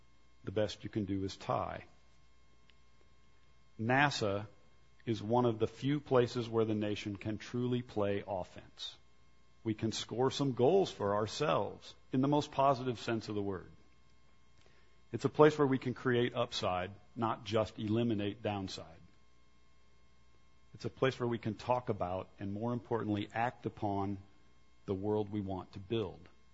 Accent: Missouri, United States; My home state is Missouri.

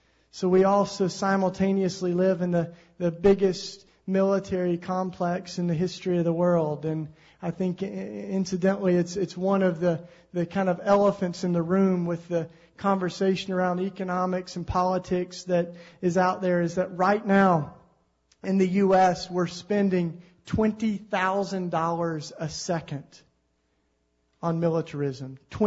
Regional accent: Tennessee, United States; I mean, I grew up in East Tennessee, and my dad was in Vietnam

